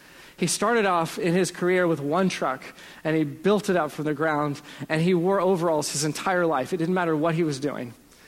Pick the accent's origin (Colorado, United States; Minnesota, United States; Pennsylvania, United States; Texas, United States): Texas, United States; Dallas; Where Carrie and I are from, I'm from Dallas, but our families are from Arkansas.